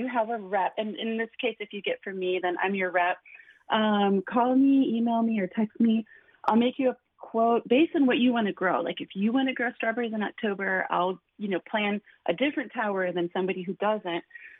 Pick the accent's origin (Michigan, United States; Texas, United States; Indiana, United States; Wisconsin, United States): Wisconsin, United States; You know, I grew up in Wisconsin, and we grew, you know, a big garden, and then we canned, and we froze, and everything. I don't do that in Florida.